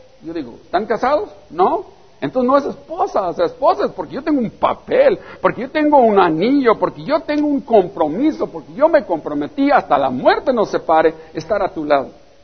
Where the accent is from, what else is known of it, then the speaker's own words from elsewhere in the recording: Maneadero, Baja California, Mexico; no sé si aquí en Ensenada, pero en Manadero, en mi pueblo, ¿sabes qué? Casi nadie se casa.